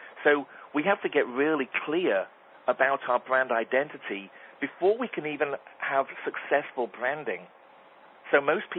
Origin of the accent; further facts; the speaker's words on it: England, United Kingdom; now in United States; because I'm from England, I came to the United States with a suitcase 25 years ago.